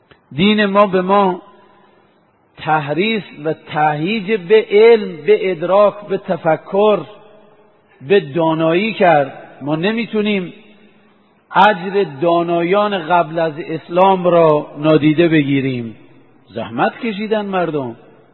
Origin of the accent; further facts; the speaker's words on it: Iran; ما الان ایرانی هستیم،